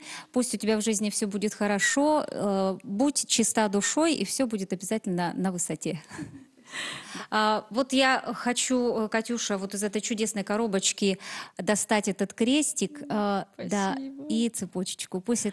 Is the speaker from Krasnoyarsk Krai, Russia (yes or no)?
yes; Krasnoyarsk, Krasnoyarsk Krai, Russia; Ну, так как мы из Сибири, мы с Красноярского края, с города Красноярска. Наш город стоит на красивейшем Енисее.